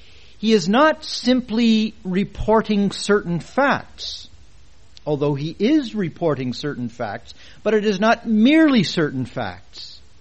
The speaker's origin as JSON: {"language": "English", "country": "Canada", "tie": "born or raised there", "said": "It was somewhat different than what I was used to growing up in Canada."}